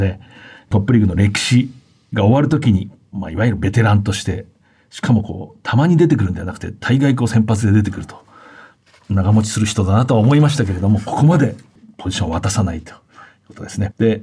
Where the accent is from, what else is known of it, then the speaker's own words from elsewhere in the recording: Tokyo, Japan; 1985年4月2日生まれということはもう36歳になったところ、東京都の出身です。